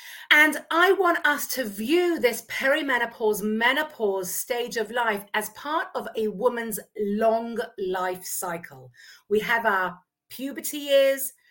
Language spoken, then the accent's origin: English; England, United Kingdom; now in Modi'in, Israel; I am also a married mother of 5 kids. As you can hear, I'm originally from England, but I now live in Modi'in in Israel.